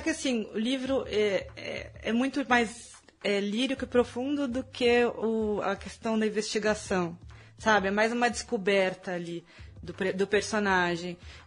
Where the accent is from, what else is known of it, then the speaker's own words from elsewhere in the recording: Florianópolis, Santa Catarina, Brazil; also born or lived in Garopaba; Que é Garopaba, que foi um lugar que eu vivi também, né? Ah. Sou de Floripa, mas vivi muito ali.